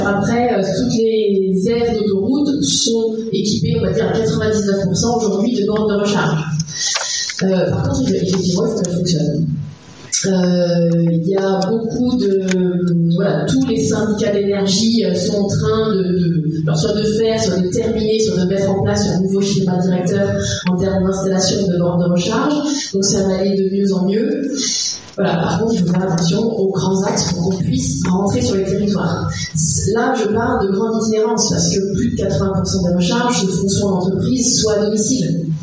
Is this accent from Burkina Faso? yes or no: no; Saint-Étienne, Auvergne-Rhône-Alpes, France; moi je viens de Saint-Étienne, de venir de Saint-Étienne à Clermont-Ferrand